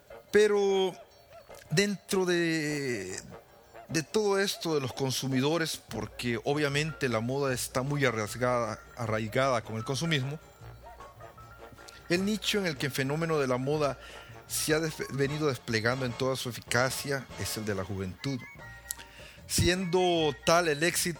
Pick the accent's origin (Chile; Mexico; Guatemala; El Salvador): El Salvador; en mi país, por ejemplo, El Salvador, estamos muy acostumbrados a aparentar lo que en realidad no somos